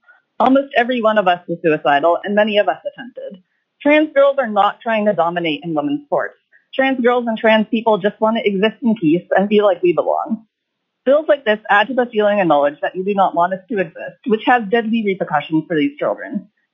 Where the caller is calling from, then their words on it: Fairbanks, Alaska, United States; I'm calling in from Fairbanks on behalf of myself to strongly oppose House Bill 183.